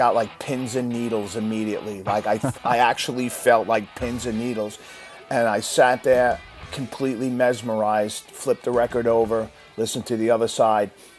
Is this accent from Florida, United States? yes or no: no; Deer Park, New York, United States; Where I grew up in Long Island, New York, a little town called Deer Park